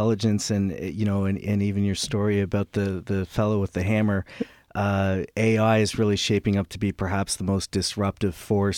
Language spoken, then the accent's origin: English; Oakville, Ontario, Canada; So I'm from Ontario, grew up in Oakville. I'm 42, I think. Yes, 42.